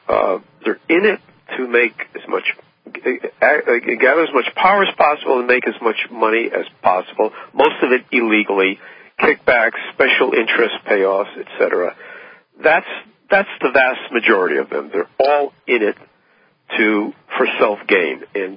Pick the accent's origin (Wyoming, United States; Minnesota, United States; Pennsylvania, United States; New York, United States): New York, United States; I was raised in the Northeast in the New York metropolitan area